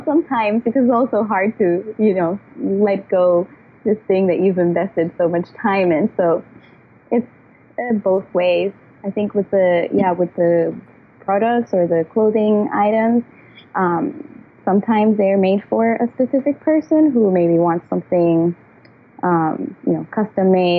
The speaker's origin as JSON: {"language": "English", "town": "Bayamon", "country": "Puerto Rico", "tie": "born or raised there", "said": "Sure. I grew up in Puerto Rico in Bayamon"}